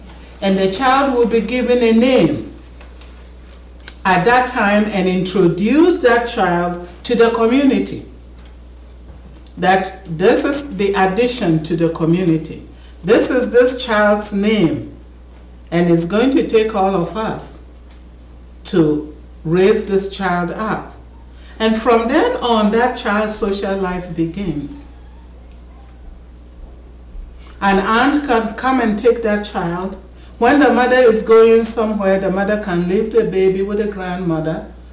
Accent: Ghana; I'm a Ghanaian by nationality, but I always say that I belong to wherever God's people are.

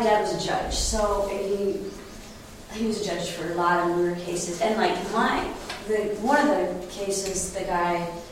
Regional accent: Minnesota, United States; And so even though Minnesota doesn't have a death penalty, I'm from Minnesota, but it is a little scary for people like me who have done nothing wrong

